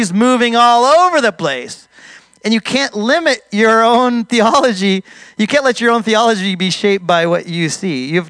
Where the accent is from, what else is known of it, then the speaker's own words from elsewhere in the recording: United States; But anyways, I'm American. Don't get offended. Okay, I'm American too.